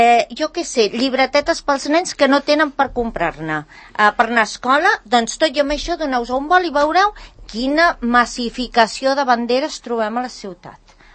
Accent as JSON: {"language": "Catalan", "region": "Catalonia", "country": "Spain", "said": "jo com a catalana ni sóc independent, ni tinc segons quines reivindicacions, i més que catalana que qualsevol dels que estem aquí si convé."}